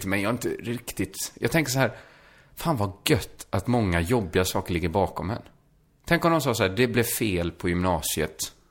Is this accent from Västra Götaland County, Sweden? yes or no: yes; Borås, Västra Götaland County, Sweden; när jag satt och var ett barn hemma i Borås